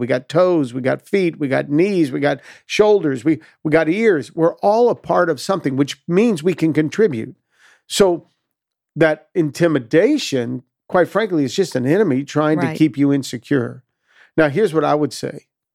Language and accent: English; Miami, Florida, United States; it's because I'm from Miami and all of y'all are Southern.